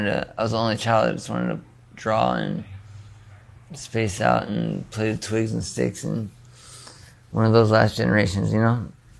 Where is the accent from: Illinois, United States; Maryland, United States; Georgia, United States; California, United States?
California, United States; born there; I was born on the La Jolla Res in North County, San Diego. Not La Jolla Shores, La Jolla, the reservation, which is a part of the Liseño Band tribe.